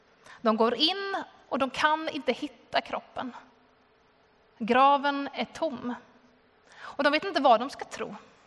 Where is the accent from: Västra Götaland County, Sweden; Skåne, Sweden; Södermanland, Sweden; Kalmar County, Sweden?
Skåne, Sweden; Där jag kommer ifrån och där jag har varit de senaste dagarna på Österlen